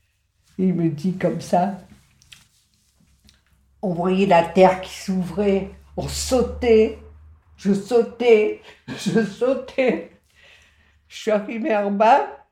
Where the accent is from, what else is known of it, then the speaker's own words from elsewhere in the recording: Auvergne-Rhône-Alpes, France; born there; moi je suis née au barrage à Vercors quand ils faisaient l'élargissement des tunnels.